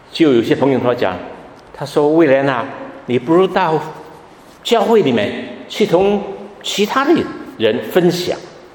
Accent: Hong Kong; born there; 我是香港出生的，香港的教会很多都是讲广东话的。

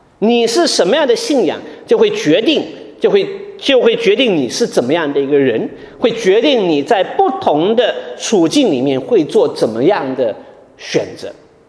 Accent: Wenzhou, Zhejiang, China; 我们老家呢，这个温州跟台湾很相近，我们气候也很相近啊

